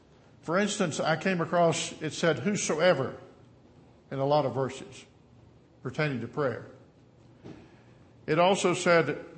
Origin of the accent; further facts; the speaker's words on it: Southern United States, United States; Now, see, I'm from the South. You can tell that from you all.